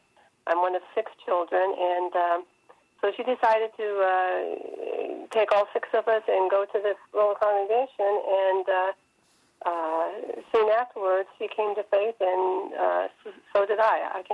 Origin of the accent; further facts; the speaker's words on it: Midwest, United States; I am from the Midwest, and my family were basically pagans.